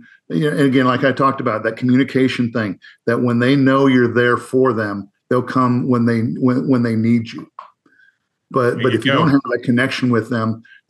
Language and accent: English; Iowa, United States; I grew up in Northern Iowa, and so we only got Minnesota Vikings on TV during the Chuck Foreman and Fran Tarkenton days.